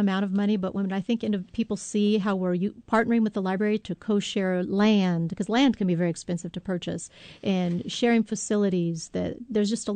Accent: Spokane, Washington, United States; also born or lived in Virginia; Well, I do know, I'm from Spokane, so I came back home. But when I was in Virginia, very popular lacrosse.

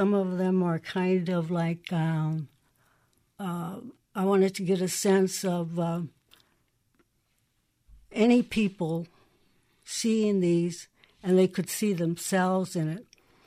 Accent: Iowa, United States; born there; moved away; also born or lived in Mexico; I just love the whole idea that I grew up by a river and I was born in Iowa and I traveled to Mexico and lived there.

